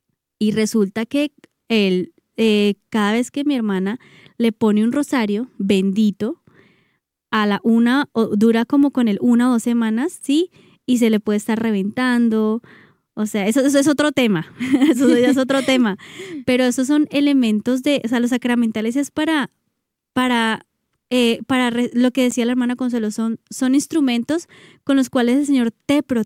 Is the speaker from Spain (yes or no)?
no; Cali, Valle del Cauca, Colombia; aquí en Cali, yo soy caleña, por eso me atrevo a decirlo, yo soy de Cali.